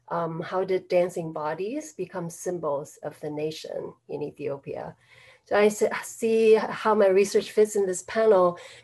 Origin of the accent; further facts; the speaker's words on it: China; now in United States; I grew up in China, always dreamt of dancing, but I didn't start dancing until I came to Minnesota